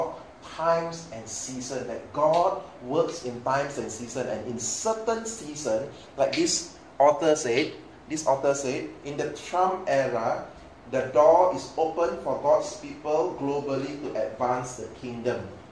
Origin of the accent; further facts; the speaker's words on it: Penang, Malaysia; I think same like my hometown in Penang got beach.